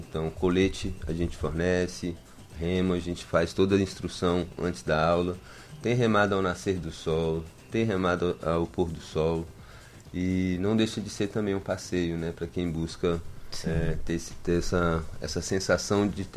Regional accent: Brasília, Federal District, Brazil; now in Paraíba, Brazil; que é de Brasília, de onde eu vim há 5 anos, mas me sinto muito paraibano, porque aqui eu fui muito bem acolhido.

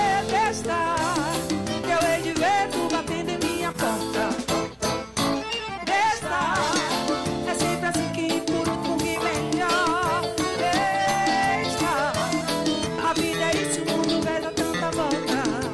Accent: Juazeiro, Bahia, Brazil; de Juazeiro, minha terra, que eu amo tanto, de Petrolina, terra da minha mãe, a mulher que me ensinou a ser essa mulher que eu sou. E indiscutivelmente essa mistura, meu pai é de Senhor do Bonfim, eu nascido em Juazeiro.

